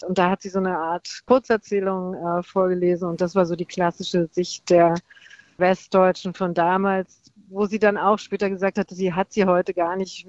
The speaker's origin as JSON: {"language": "German", "region": "Berlin", "country": "Germany", "tie": "born or raised there", "moved": "as an adult", "said": "Das bedeutet meine Herkunft, Berlin-Lichtenberg, Nöllnerplatz, wo ich aufgewachsen bin, bis ich 21 war, bis die Mauer fiel"}